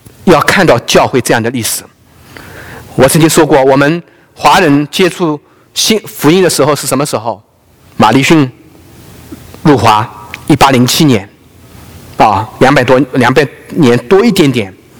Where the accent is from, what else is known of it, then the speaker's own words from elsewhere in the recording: China; 我们来自大陆的弟兄姐妹都有这样的经历吧？